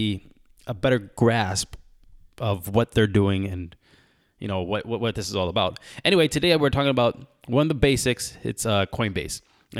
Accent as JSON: {"language": "English", "country": "United States", "said": "from an American point of view, I am American"}